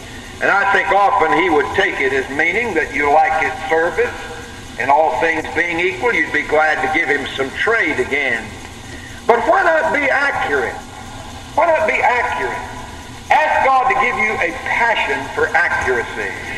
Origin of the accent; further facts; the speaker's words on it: the South, United States; I can speak very plainly on that because I'm a Southerner.